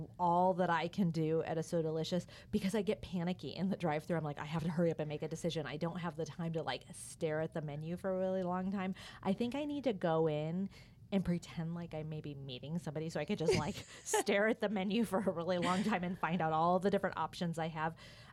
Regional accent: Michigan, United States; moved away as an adult; because I grew up in Michigan, I didn't move to California until I was an adult.

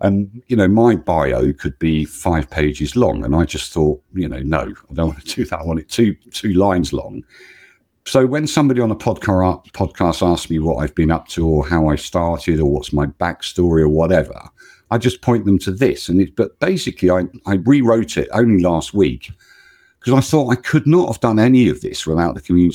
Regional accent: United Kingdom; That's very sounding very American of me, you know, being British.

